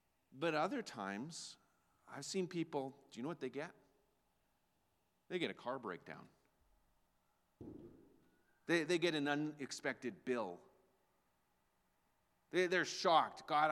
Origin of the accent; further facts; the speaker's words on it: Alberta, Canada; I grew up in Alberta. My grandparents had a farm.